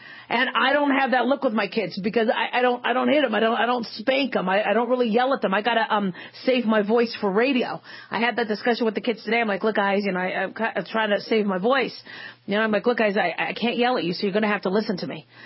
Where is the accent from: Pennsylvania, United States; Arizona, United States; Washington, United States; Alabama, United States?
Arizona, United States; Phoenix; I grew up in Phoenix, Arizona, and we'd have those monsoons. And there was some pretty violent lightning storms.